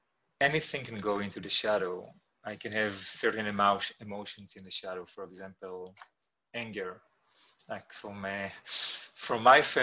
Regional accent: Israel; I hail from Israel and I live and teach here and also abroad, mostly in Russia, in Moscow, and lately much more online.

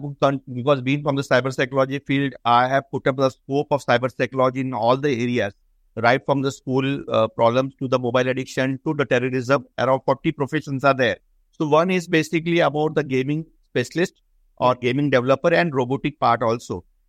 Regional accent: Nagpur, Maharashtra, India; because I am from Central India, the mid of the India, basically, Nagpur.

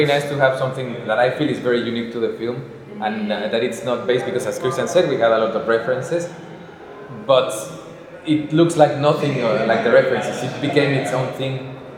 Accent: Mexico City, Mexico; So I am from Mexico City, which is the biggest city in the country, but there weren't animation schools there at the time either.

